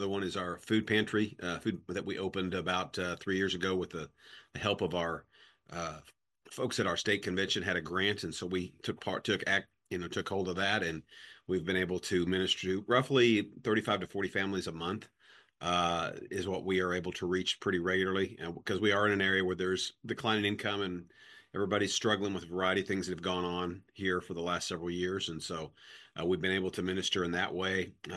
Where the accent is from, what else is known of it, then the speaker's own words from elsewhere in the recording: Missouri, United States; I was serving out in the Midwest where I'm from. I'm actually originally from Missouri. That's my home state.